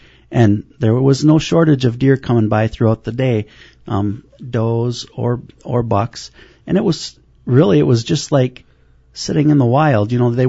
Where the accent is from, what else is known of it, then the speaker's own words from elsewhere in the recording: Wisconsin, United States; Growing up in Hicks Valley, which is the name of the valley, over by Pepin along the Mississippi River, I spent my summer with my older brother.